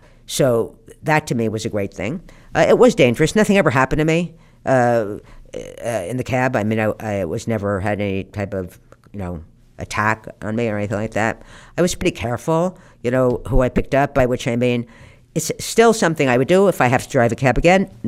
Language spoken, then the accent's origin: English; New Jersey, United States; I knew how to drive because I was from New Jersey, so I knew how to drive.